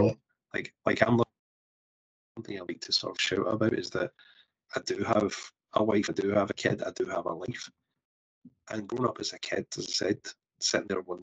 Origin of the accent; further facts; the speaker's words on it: Glasgow, Scotland, United Kingdom; So that's me just being Glaswegian.